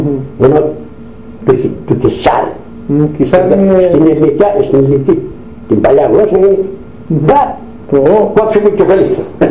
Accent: Epirus, Greece; Εμείς είμαστε από την Τράτσα, δηλαδή Ήπειρος, αλλά Έλληνες.

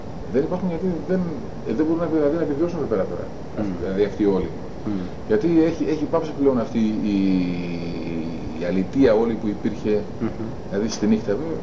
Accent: Thessaloniki, Central Macedonia, Greece; also born or lived in Kavala; Καβαλιώτης είμαι, αλλά μεγάλωσα στη Θεσσαλονίκη.

